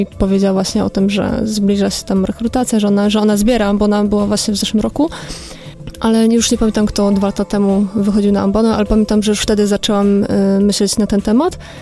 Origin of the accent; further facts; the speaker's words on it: Toruń, Kuyavian-Pomeranian Voivodeship, Poland; jestem z Torunia, że się udzielam w duszpasterstwie.